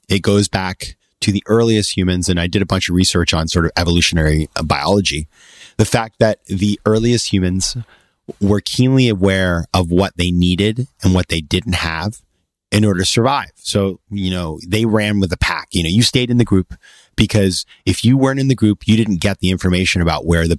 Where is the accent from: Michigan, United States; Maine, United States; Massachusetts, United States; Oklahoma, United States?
Maine, United States; if you were living 100 years ago in my hometown in Maine, but you didn't really know what was going on outside of there.